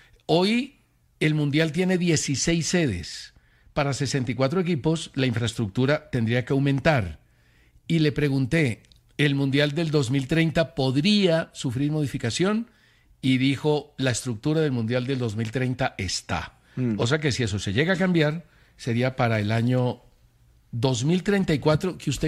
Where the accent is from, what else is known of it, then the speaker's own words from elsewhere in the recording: Colombia; No, lo lamento como colombiano